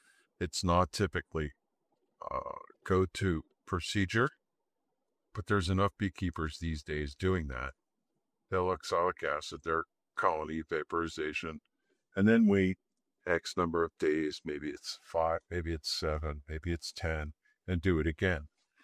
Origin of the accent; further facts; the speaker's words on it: Flemington, New Jersey, United States; I grew up here in Flemington, and Flemington is called Circle City sometimes by some of the natives like me